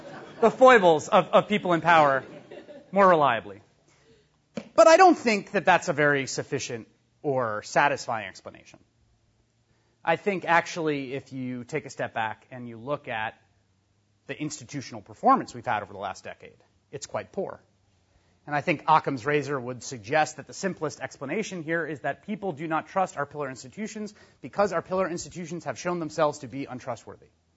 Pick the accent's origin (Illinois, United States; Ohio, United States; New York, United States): New York, United States; Bronx; I was a kid from the Bronx, working class kid. My dad was a community organizer. My mom was an educator.